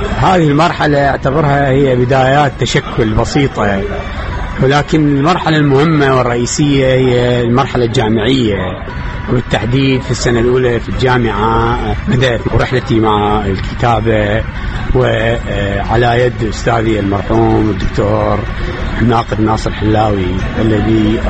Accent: Baghdad, Baghdad Governorate, Iraq; نشأت في الحارات والمناطق الشعبية في بغداد كالكثيرين، ومن أسرة متوسطة الحال

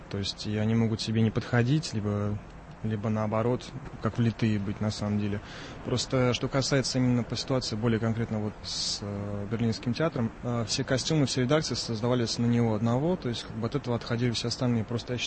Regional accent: Saint Petersburg, Russia; now in Moscow, Russia; Я не приехал из Петербурга прямо сразу же в Москву.

